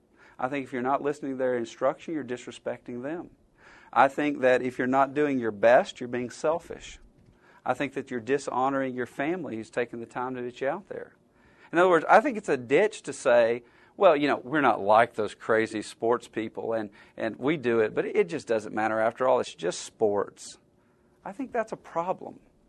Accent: Alabama, United States; I grew up in Alabama.

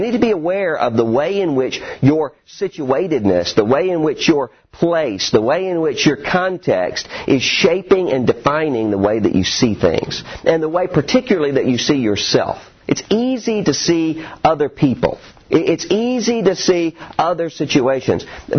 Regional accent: Mississippi, United States; And so I was there in Chattanooga about 8 hours away from my hometown in South Mississippi.

